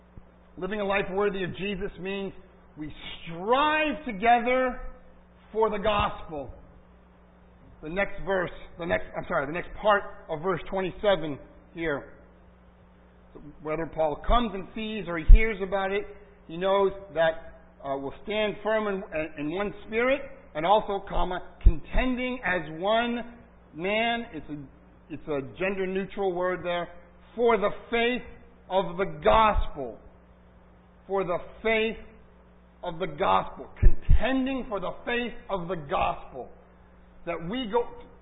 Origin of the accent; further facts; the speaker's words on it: United States; that's hard for us, I think, for many of us as American Christians.